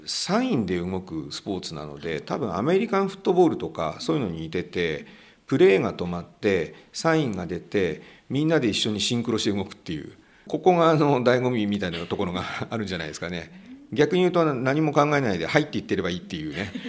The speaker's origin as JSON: {"language": "Japanese", "town": "Fujisawa", "region": "Kanagawa", "country": "Japan", "tie": "born or raised there", "said": "私は辻堂でずっと生まれてここにいるのでよくわかんないという部分ありますけど、私の父の母も辻堂なんですよ。でその上行っても辻堂なんですよ。"}